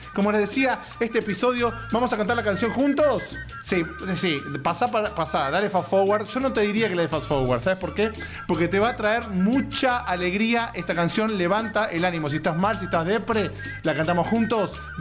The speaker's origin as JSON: {"language": "Spanish", "country": "Argentina", "moved": "yes", "lives_now": "United States", "said": "hace un día se cumplieron 4 años desde que nos vinimos desde Argentina acá a Estados Unidos en esta aventura que estamos viviendo"}